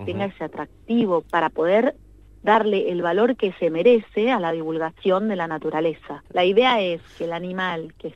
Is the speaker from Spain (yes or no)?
no; Neuquén, Argentina; que es nuestras ecorregiones locales de donde nosotros somos, somos de Neuquén Capital